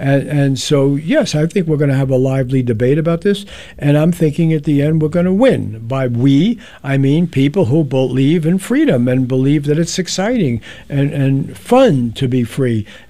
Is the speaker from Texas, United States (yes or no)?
no; Bronx, New York, United States; but I grew up in the Bronx with public schools.